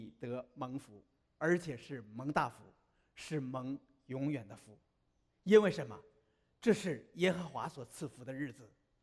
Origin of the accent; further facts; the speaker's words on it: China; 我们从大陆来都知道的